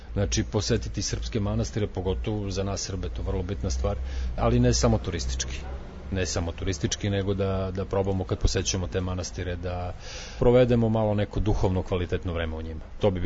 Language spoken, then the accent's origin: Serbian; Niš, Southern and Eastern Serbia, Serbia; Vrlo jasno, ja sam Nišlija, tako da uvek prvo najradije odem za Niš. To je moje izvorište